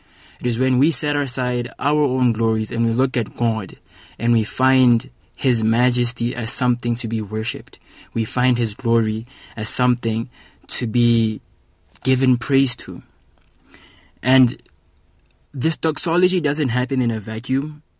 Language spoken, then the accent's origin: English; Free State, South Africa; I am a resident of Welkom. I'm from the Free State, and Welkom is about an hour and 20 minutes north of Bloemfontein.